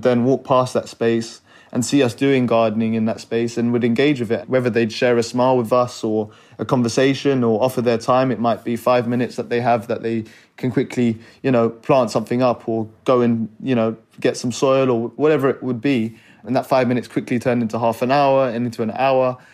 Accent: North Kensington, London, United Kingdom; I'm 23 and I'm from North Kensington

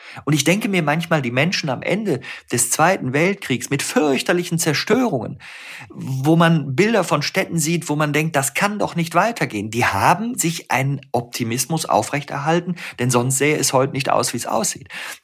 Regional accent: North Rhine-Westphalia, Germany; born there; also ich bin ja Rheinländer, ich bin im Rheinland geboren

